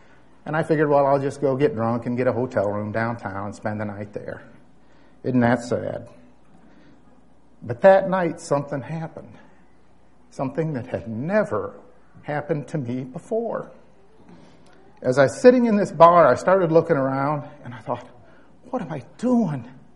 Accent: Goshen, Indiana, United States; I was born in Goshen, Indiana, raised there.

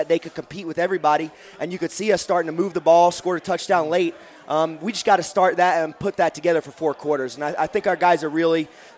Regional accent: Savannah, Georgia, United States; now in Detroit, United States; Yeah, you know, I grew up in Savannah, Georgia.

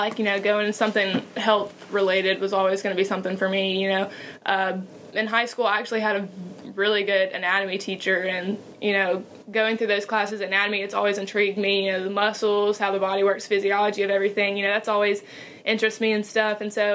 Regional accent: Birmingham, Alabama, United States; now in Mobile, United States; And I'm from the Birmingham area, so obviously that would be closer to home.

